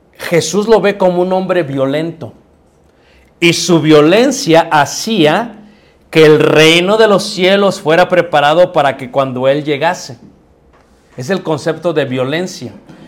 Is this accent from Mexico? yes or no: yes; Mexico; aunque pensamos automáticamente como mexicanos que langosta es como un grillo, como un chapulín